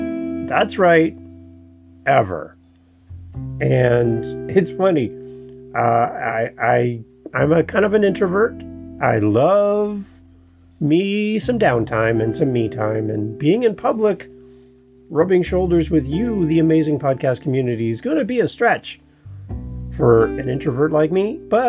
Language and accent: English; Canada; We say in Canada, I'm from Toronto, Ontario. See, we have this thing called provinces.